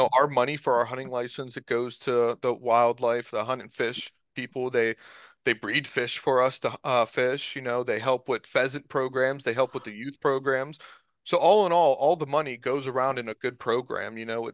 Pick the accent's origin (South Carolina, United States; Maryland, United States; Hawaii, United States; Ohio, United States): Ohio, United States; Yeah, so I have we have Save the Mill Creek Deer people in my area, because I'm from Mahoning County